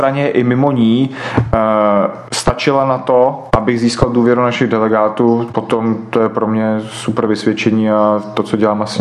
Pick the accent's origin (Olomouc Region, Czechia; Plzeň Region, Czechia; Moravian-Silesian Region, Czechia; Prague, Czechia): Prague, Czechia; jsem z Prahy 10